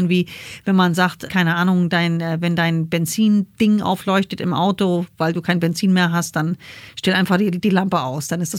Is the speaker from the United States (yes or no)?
yes; New York, United States; accent: New York; German is a second language; now in Germany; Aber mein ursprünglicher erster Akzent war New York.